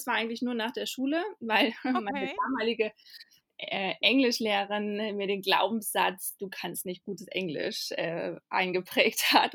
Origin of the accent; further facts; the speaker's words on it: Cloppenburg, Lower Saxony, Germany; Ja, aus Kloppenburg. Kleine norddeutsche Stadt.